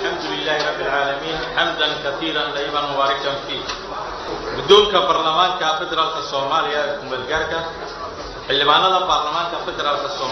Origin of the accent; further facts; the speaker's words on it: Baydhabo, Bay, Somalia; born there; waxaan ku dhashay magaalada Baydhabo sanadka markuu sahaa 1985.